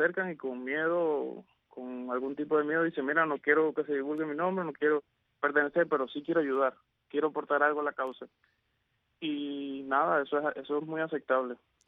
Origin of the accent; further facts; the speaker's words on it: Cuba; Nosotros como ciudadanos cubanos